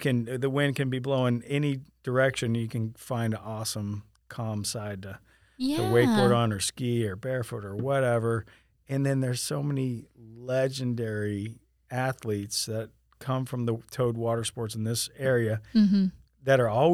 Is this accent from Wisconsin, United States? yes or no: no; Sarasota, Florida, United States; moved away as an adult; I came from Sarasota, Florida, right after graduating high school in 1993, I moved here.